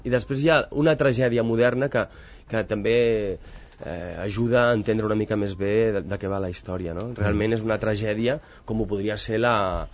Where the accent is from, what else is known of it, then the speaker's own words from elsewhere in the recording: Barcelona, Catalonia, Spain; jo sóc del Raval, però d'entrada, el Raval és el meu poble